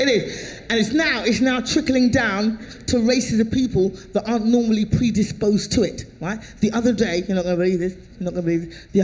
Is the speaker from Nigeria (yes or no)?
no; England, United Kingdom; now in United States; I'm from England.